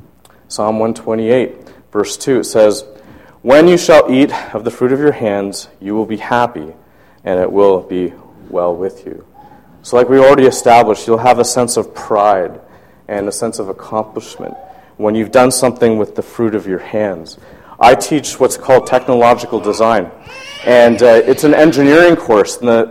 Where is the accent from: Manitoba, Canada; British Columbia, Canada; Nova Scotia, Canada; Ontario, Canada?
Ontario, Canada; Toronto; I'm originally from Toronto.